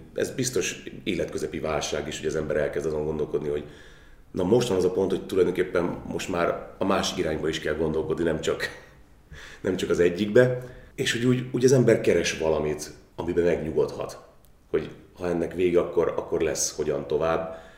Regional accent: Hungary; born there; ha már egyszer itt születtem ebben az országban, és ezen a nyelven tanultam marha sok pénzért, akkor már szeretnék ebben az országban ezen a nyelven dolgozni

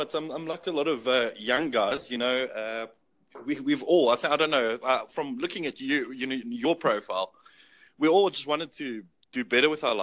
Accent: Johannesburg, Gauteng, South Africa; I'm from South Africa

